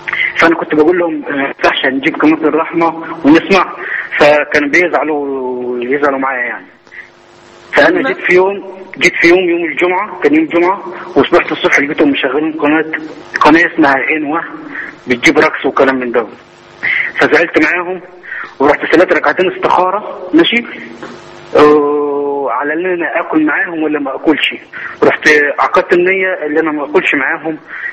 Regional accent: Egypt; now in Jordan; انا ساكن مع شباب، ماشي، احنا في الاردن، انا مصري، ساكنين مع شباب مع بعضنا في السكن،

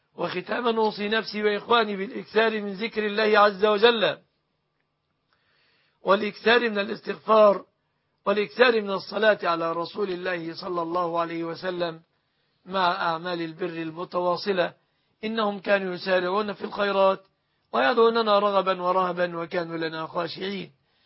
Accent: Egypt; بلادنا مصر

